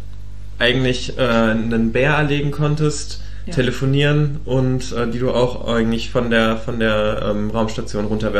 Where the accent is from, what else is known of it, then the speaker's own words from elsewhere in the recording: Hesse, Germany; ich komme ja aus Südhessen und da war so unser nächste große Stadt, in Anführungszeichen dann Darmstadt oder halt Mannheim.